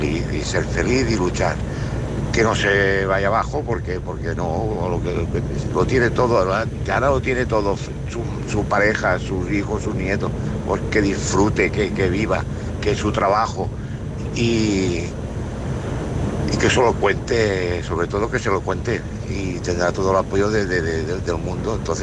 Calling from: Seville, Andalusia, Spain; de Sevilla.

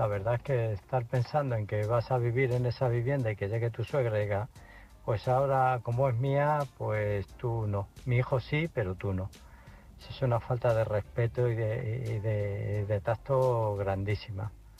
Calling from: Illescas, Castilla-La Mancha, Spain; de Illescas

